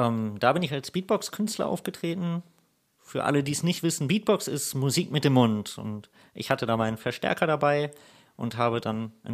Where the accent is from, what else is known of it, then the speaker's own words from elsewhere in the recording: Hanover, Lower Saxony, Germany; ich bin Hannoveraner und habe da in dem Umkreis auf die letzten 25 Jahre etwa gelebt, vielleicht sogar noch einen Tick länger und habe jetzt für anderthalb Jahre in Bremerhaven gelebt, habe hier jetzt auch studiert in Bremen und bin jetzt aber schon wieder zurück im Raum Hannover.